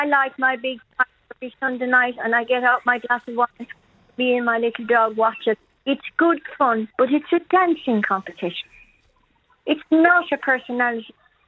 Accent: Cracklow, Munster, Ireland; now in France; I'm from County Clare, a little village called Cracklow in County Clare.

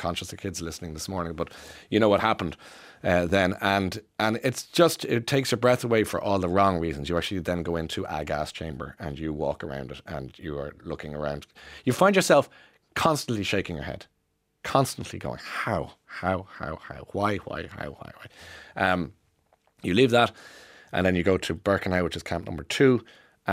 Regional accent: Ireland; I'm Irish. I missed that memo through the genes.

